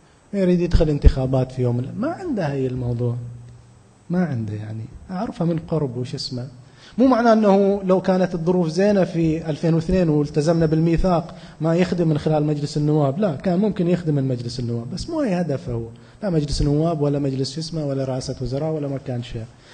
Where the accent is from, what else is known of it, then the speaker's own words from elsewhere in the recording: Bahrain; moved away as an adult; هاجرت من البحرين وأنا صغير ما كنت أعرف أستاذ حسن، من عمري 19 سنة 18 سنة عشت برا البحرين، إلا ما رجعت في 92، ما كنت كبير يعني، كنت كان عمري 26 سنة أو 25